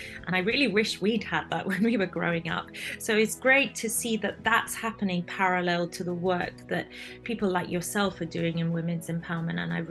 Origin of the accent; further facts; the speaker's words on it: Iran; I was born in Iran, and as some of your listeners might know, I was born post-revolution in Iran, so I was raised in a very conservative and restricted society.